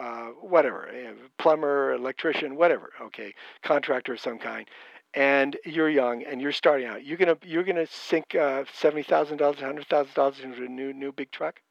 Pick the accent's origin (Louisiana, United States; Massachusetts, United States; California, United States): California, United States; Okay, so I grew up in Santa Clara County. And went to high school at Saratoga High, graduated in 1976.